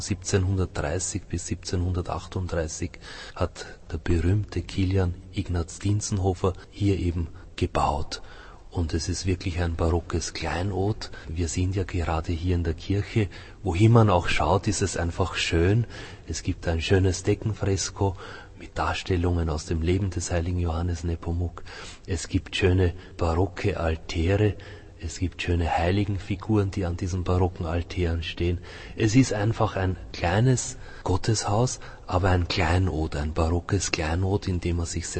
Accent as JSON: {"language": "German", "country": "Austria", "also_born_or_lived": "Vienna", "said": "Aber ich selber, ich bin ja kein Prager natürlich, ich bin ein Österreicher, habe die letzten Jahre in Wien gelebt."}